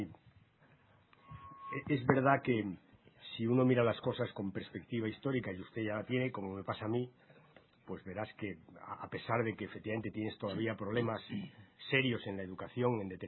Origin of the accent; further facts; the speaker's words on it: Cantabria, Spain; lo comparas con mi tierra, con Cantabria